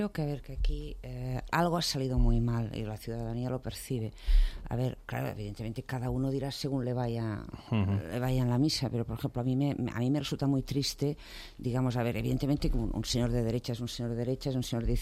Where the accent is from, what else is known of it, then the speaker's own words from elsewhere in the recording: Catalonia, Spain; yo que soy catalana y estoy muy preocupada por el otoño caliente que se nos viene encima en Cataluña